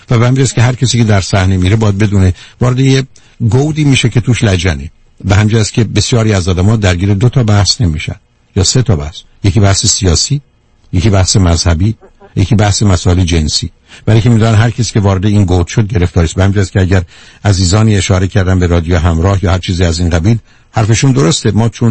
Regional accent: Iran; برای من به عنوان یه ایرانی

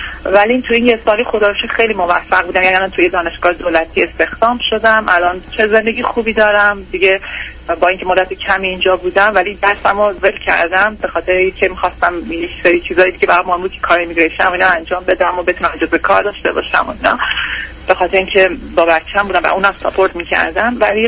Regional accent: Iran; moved away as an adult; now in United States; با بچه‌ام از ایران اومدیم بیرون دو سال پیش.

